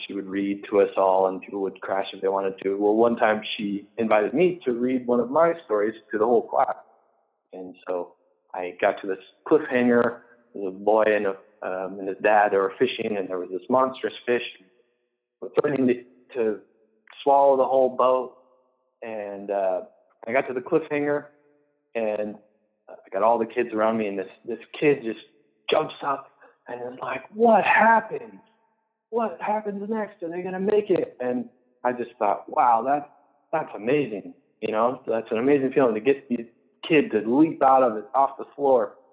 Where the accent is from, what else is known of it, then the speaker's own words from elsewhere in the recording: Longview, Washington, United States; now in Spokane, United States; Yeah, so I grew up in Longview, Washington. Now I live in Spokane